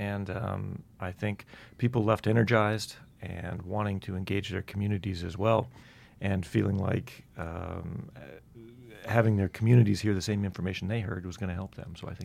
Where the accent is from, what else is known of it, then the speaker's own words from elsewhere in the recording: South Dakota, United States; I grew up in the Black Hills in South Dakota.